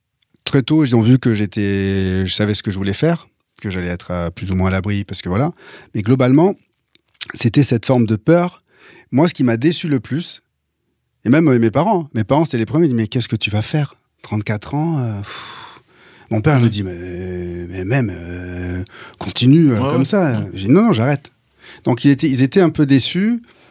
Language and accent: French; Pau, Nouvelle-Aquitaine, France; je viens de Pau